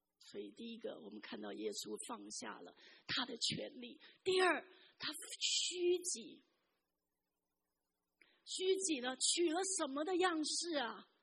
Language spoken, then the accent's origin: Chinese; China; 特别呢我们中国人很爱面子哈